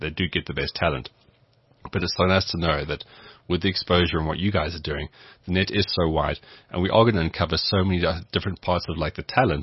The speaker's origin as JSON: {"language": "English", "town": "Cape Town", "region": "Western Cape", "country": "South Africa", "tie": "born or raised there", "said": "I grew up in Cape Town"}